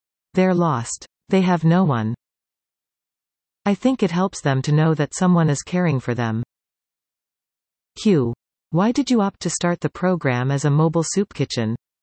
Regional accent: Collingwood, Ontario, Canada; now in Wasaga Beach, Canada; My entire life. I grew up in Collingwood. I moved to Wasaga Beach as an adult with my husband.

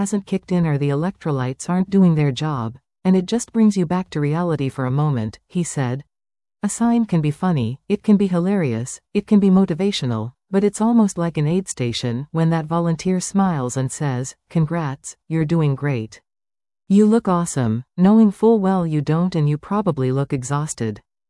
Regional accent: Winnipeg, Manitoba, Canada; I'm originally from Winnipeg

